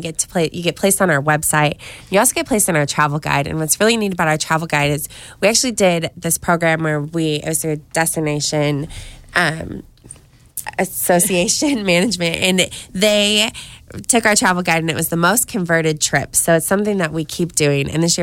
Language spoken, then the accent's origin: English; California, United States; I was born and raised here, so I'm lucky enough to be able to promote my hometown and see the difference that I make in my community every day.